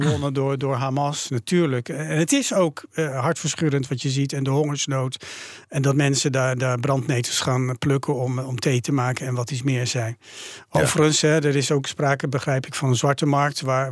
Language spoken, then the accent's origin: Dutch; Netherlands; dat wij dan als Nederlanders daarop werden aangesproken